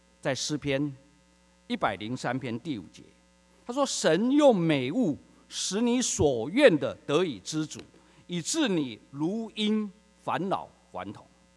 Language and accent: Chinese; China; 感恩节就像我们中国人的新年一样